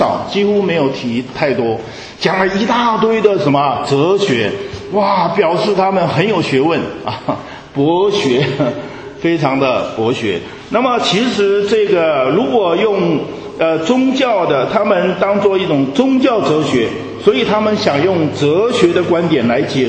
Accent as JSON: {"language": "Chinese", "country": "China", "said": "所以呢，我们中国人啊，其实对罪人义人对罪跟义的概念其实是独天独厚这个得天独厚的。"}